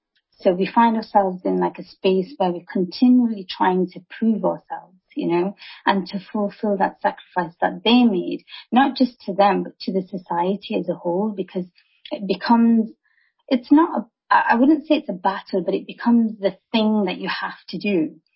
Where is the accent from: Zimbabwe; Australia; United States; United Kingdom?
United Kingdom; So, yes, I am British and I am Indian as well.